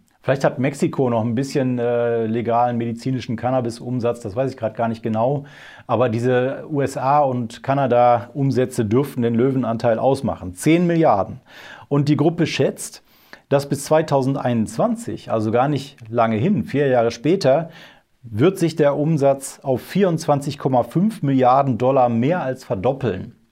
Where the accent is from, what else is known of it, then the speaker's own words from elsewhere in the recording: Remscheid, North Rhine-Westphalia, Germany; Ich komme ja selber aus Remscheid